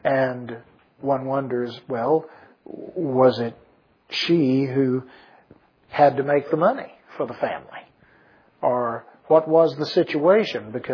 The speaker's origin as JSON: {"language": "English", "region": "Texas", "country": "United States", "tie": "born or raised there", "said": "the little bump in the road where I was raised out in Kimball County, and how it's 15 miles from Junction. It's 150 miles from Austin."}